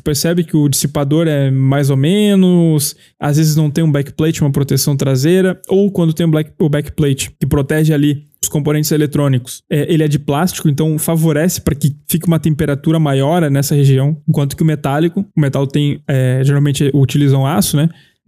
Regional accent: Brazil; nós moramos no Brasil, não eu agora, mas enfim, sou brasileiro e me sinto morando no Brasil sempre.

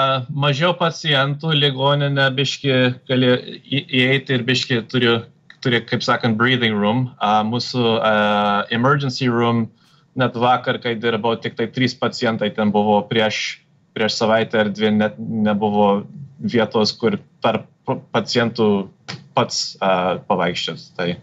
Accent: Ohio, United States; born there; Lithuanian is a second language; Tai palyginus su Ohio valstybe, kur aš gimiau, Ohio gubernatorius iš anksto viską uždarė.

